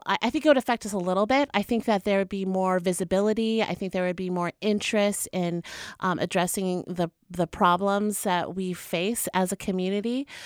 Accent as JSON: {"language": "English", "region": "Oklahoma", "country": "United States", "said": "I am from the Pawnee Nation of Oklahoma"}